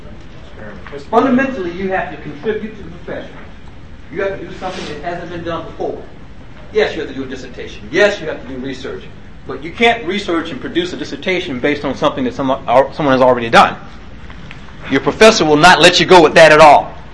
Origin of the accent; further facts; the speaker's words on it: Chicago, Illinois, United States; Born and raised in Chicago, Illinois.